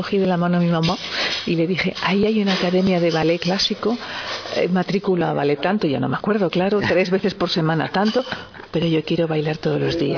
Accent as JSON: {"language": "Spanish", "town": "Las Palmas de Gran Canaria", "region": "Canary Islands", "country": "Spain", "said": "yo soy canaria, de Las Palmas de Gran Canaria"}